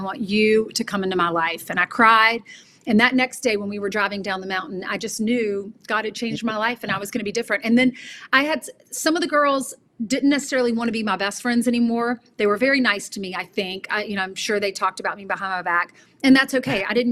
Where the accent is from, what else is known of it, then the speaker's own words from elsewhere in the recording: the South, United States; We were always at church every Sunday. And growing up in the South, that was the rule.